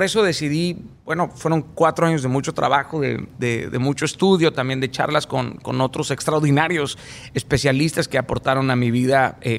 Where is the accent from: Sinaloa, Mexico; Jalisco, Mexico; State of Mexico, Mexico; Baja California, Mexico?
Sinaloa, Mexico; Mazatlán; Yo crecí en Mazatlán, Sinaloa, querido. Es un puerto que fue golpeado por la violencia